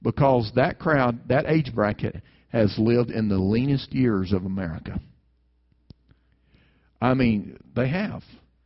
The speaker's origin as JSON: {"language": "English", "region": "Alabama", "country": "United States", "tie": "born or raised there", "said": "I grew up in Alabama where it is hot."}